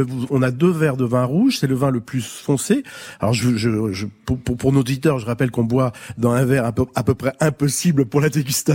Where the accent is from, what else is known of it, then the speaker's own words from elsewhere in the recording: Coulommiers, Île-de-France, France; Je suis natif de Coulommiers en Seine-et-Marne.